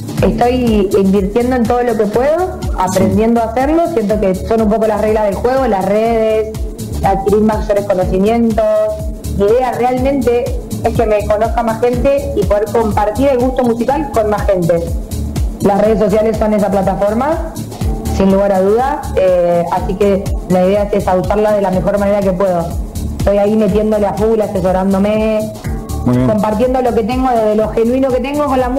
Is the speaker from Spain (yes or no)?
no; Santa Fe, Argentina; Soy de Santa Fe, pero voy todo el tiempo a Rosario